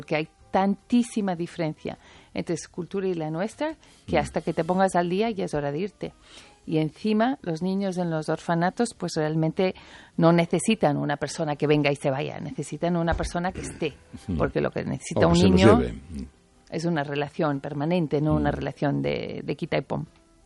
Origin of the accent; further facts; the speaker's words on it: Spain; born there; nací por poquito en España, porque mi madre vino embarazada en aquel barco mítico Génova-Barcelona